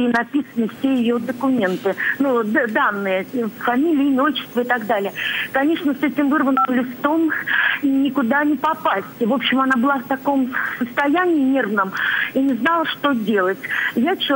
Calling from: Chuvashia, Russia; я звоню из Чувашии.

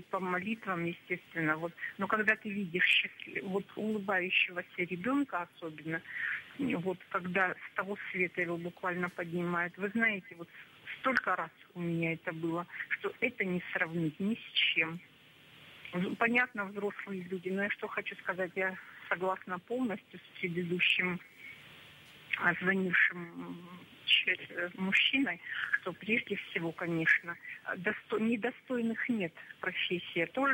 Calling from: Vladikavkaz, North Ossetia–Alania, Russia; Я вам звоню из Владикавказа, Северная Осетия, Алания.

